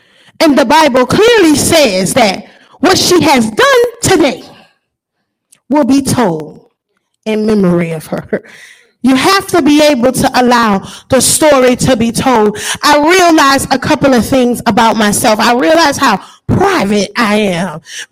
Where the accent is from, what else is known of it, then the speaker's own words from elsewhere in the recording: New Orleans, Louisiana, United States; it's a more of a cultural thing where I'm from. I grew up in New Orleans, and people would say, mind your business.